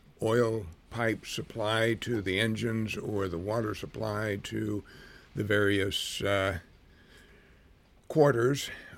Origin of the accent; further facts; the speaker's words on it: Vancouver, Washington, United States; I was born in Vancouver, Washington.